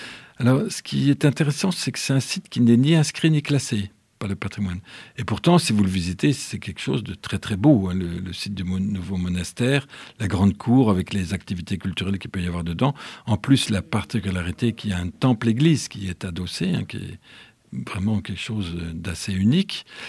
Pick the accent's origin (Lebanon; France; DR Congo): France; Grand Est; Je suis originaire des Ardennes